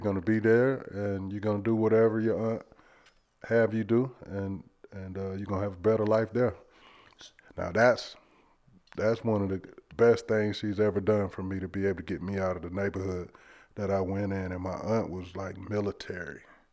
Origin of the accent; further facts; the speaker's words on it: Cocoa, Florida, United States; so I was born and raised in Cocoa, Florida, raised by a single mom.